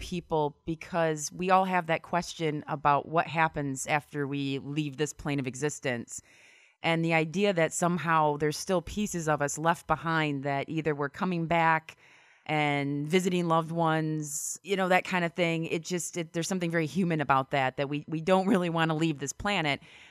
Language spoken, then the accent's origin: English; Grand Haven, Michigan, United States; And growing up in Grand Haven, every town has their creepy houses or their stories about homes.